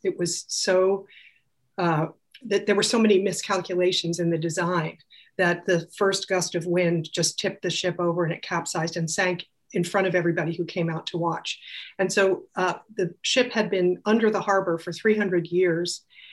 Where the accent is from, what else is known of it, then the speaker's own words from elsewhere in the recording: Cambridge, Massachusetts, United States; Yeah, I'm a writer from Cambridge, Massachusetts, or current living in Cambridge, Massachusetts